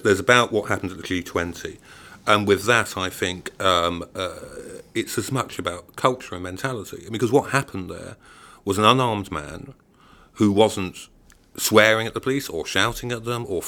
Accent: England, United Kingdom; I'm very sorry, you know, I'm English.

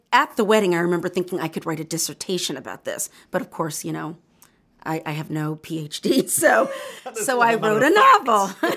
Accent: the South, United States; I'd never been on a plantation before, even though I am born and raised in the American South.

